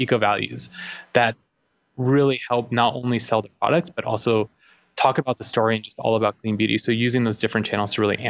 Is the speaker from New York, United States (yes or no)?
no; California, United States; So we're from California, our company is from California